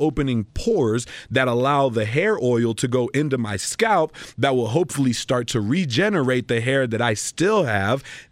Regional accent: Colombia; between going to Colombia, my home country, and getting the same treatment done

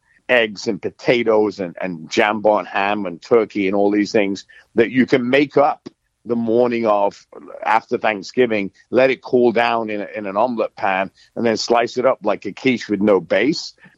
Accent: England, United Kingdom; obviously being English, we have something called bubble and squeak

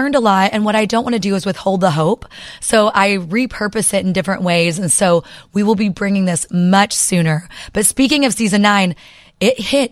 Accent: Oklahoma, United States; and I grew up in Oklahoma, so I'm not afraid to hold a goat

